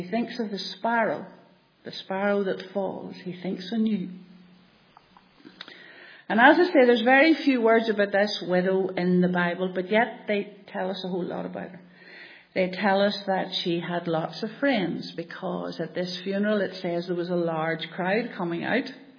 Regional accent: Rathfriland, Northern Ireland, United Kingdom; now in Randalstown, United Kingdom; But I'm not originally from Randallstown. I'm originally from Rathfryland, I'm sure people don't know.

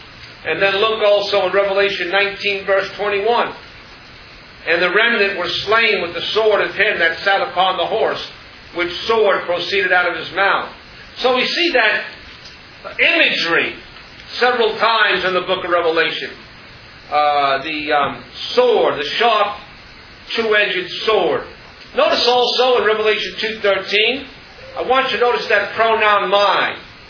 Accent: New York, United States; born there; I was born here in New York. I live in New York.

